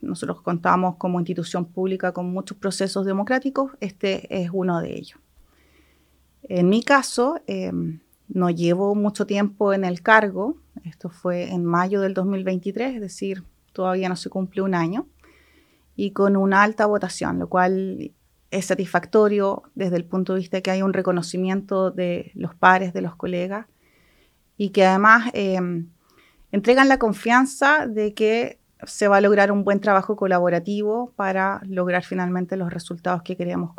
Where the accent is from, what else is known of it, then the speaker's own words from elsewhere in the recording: Puerto Montt, Los Lagos, Chile; moved away; Yo soy puertomontina, estudié mi formación básica y media en Puerto Montt. Posteriormente emigré